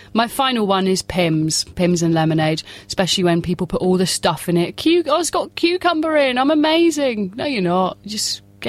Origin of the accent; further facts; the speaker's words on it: South West England, United Kingdom; accent: Cornish; I'm from Cornwall. I know cider. There's some lovely cider out there. Do you know, I went a bit Cornish there.